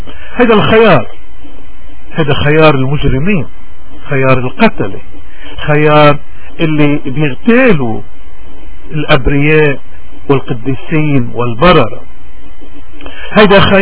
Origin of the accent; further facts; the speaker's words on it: Lebanon; نحن كل لبناني مؤمن بربه، مؤمن بذاته، مؤمن بوطنه